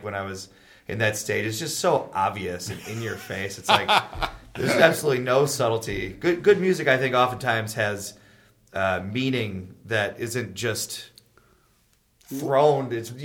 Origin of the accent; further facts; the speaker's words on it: Wheaton, Illinois, United States; because I'm from Wheaton, so you know, it's a western suburb of Chicago